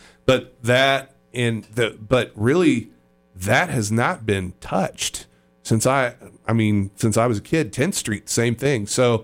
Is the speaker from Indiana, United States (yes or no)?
yes; Farley, Indiana, United States; and I grew up in Farley. I lived on Eleanor in Farley.